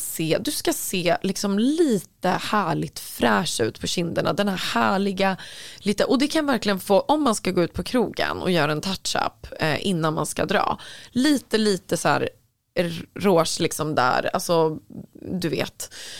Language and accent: Swedish; Östersund, Jämtland County, Sweden; hej, jag är från Östersund